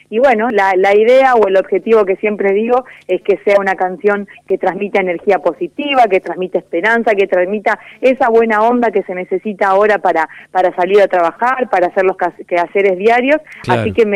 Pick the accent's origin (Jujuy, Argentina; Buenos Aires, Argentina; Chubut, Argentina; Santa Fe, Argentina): Santa Fe, Argentina; Arequito; yo soy de Arequito, el sur de Santa Fe